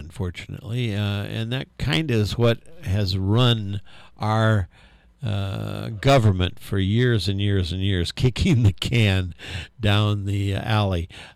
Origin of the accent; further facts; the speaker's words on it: Chicago, Illinois, United States; Now, I come from the Chicago area, and I can recall and this was under the Democratic leadership of Mayor Daley